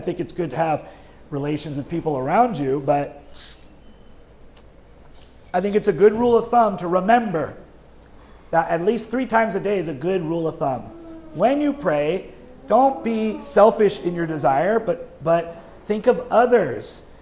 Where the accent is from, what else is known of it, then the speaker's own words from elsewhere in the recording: Hawaii, United States; Now, although I'm from Hawaii, I've not lived in Maui before